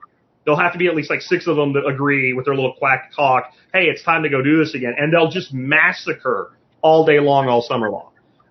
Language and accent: English; Pennsylvania, United States; Like where I grew up in Pennsylvania, literally people dumped zucchini.